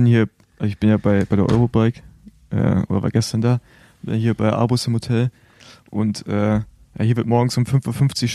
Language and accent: German; Rostock, Mecklenburg-Vorpommern, Germany; Ich bin auf jeden Fall näher an Osteuropa dran als an allen anderen, als Rostocker.